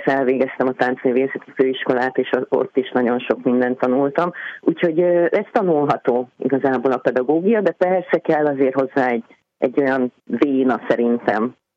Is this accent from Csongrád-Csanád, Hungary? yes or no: yes; Szentes, Csongrád-Csanád, Hungary; born there; én szentesi születésű vagyok